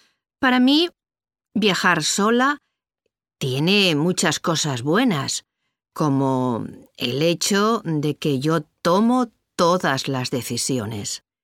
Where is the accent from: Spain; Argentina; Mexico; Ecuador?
Spain; Tengo 80 años y soy española.